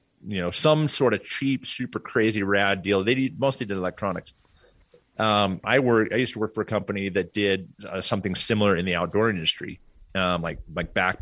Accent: Portland, Oregon, United States; which I grew up in Portland, Oregon. And so, and they're right there in Portland.

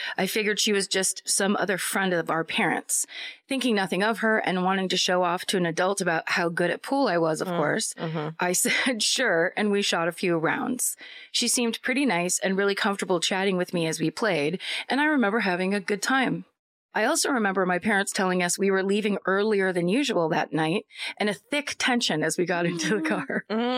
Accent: New York, United States; I grew up on Long Island

